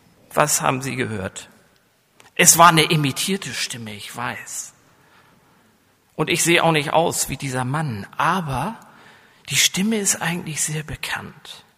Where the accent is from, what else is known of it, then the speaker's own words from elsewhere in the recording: Lower Saxony, Germany; accent: coastal North German; Oh, mein Dialekt ist so schrecklich, so von der Küste her geprägt, oder wie soll ich hier sagen? Selbst im norddeutschen Raum falle ich noch immer auf, dass ich nicht aus der Gegend von Hannover komme, sondern aus der Nordheide